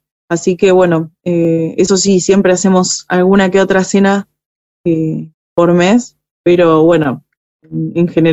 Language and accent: Spanish; Buenos Aires, Argentina; yo soy de Buenos Aires y me vine a vivir acá hace un año, si bien hace 7 años que ya estamos con Arrayán, hace uno que vivo acá